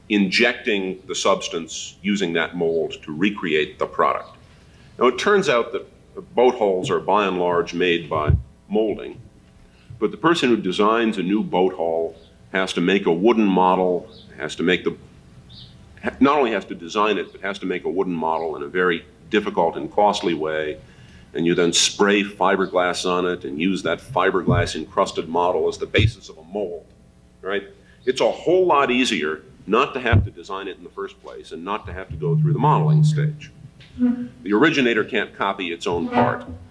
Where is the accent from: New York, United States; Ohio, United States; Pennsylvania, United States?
New York, United States; born there; I was born in New York. I can figure out how to use that slogan.